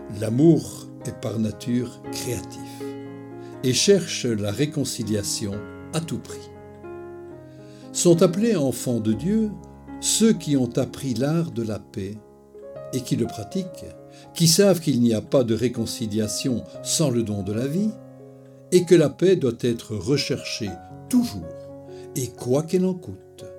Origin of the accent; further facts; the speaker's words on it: Belgium; Et chez nous en Belgique, il y a eu, et cela continue